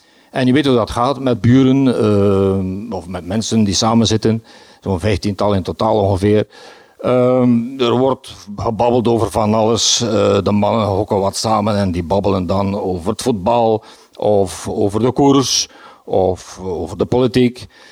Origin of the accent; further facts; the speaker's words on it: Bruges, West Flanders, Belgium; Ik ben van Brugge. Ik woon in de Sint-Hubertuslaan.